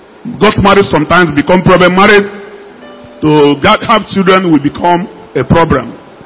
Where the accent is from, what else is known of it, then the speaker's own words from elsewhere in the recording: Bayelsa, Nigeria; I'm from Bayelsa.